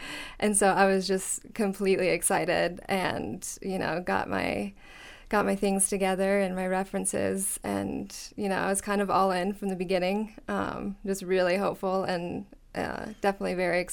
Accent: Basalt, Colorado, United States; also born or lived in Aspen, United States; Well, I was born in Aspen and raised in Basalt.

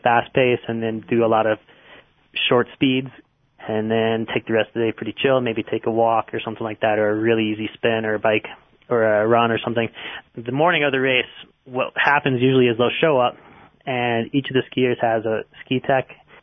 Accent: North Pole, Alaska, United States; also born or lived in Duluth, Minnesota; I'm from North Pole, Alaska, but I lived in Duluth, Minnesota for a few years.

